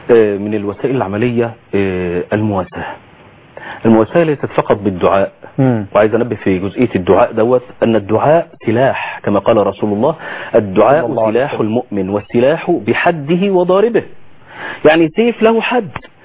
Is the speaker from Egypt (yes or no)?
yes; Egypt